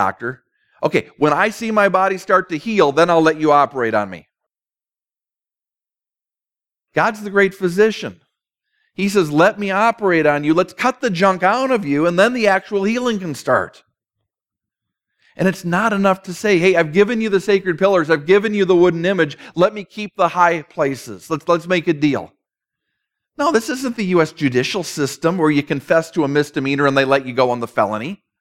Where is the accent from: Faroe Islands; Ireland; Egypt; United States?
Ireland; Mostly, I'm Irish. And you know how we are.